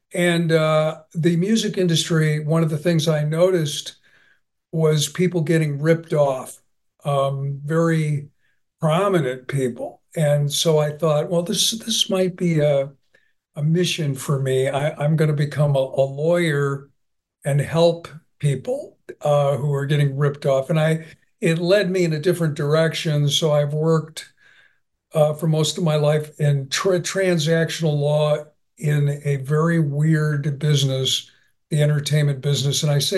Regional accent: Chicago, Illinois, United States; born there; I was born in Chicago, and I majored in music my entire life

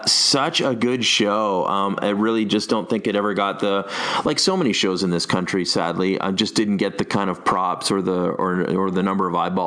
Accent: Brantford, Ontario, Canada; I'm from Brantford.

